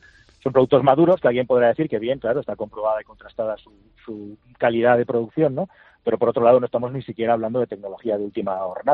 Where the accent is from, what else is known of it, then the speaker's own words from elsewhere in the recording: Barcelona, Catalonia, Spain; que además soy catalán y de Barcelona